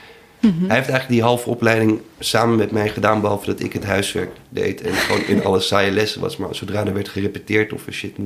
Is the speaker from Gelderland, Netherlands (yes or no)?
no; Amsterdam, North Holland, Netherlands; Ik ben een Amsterdammer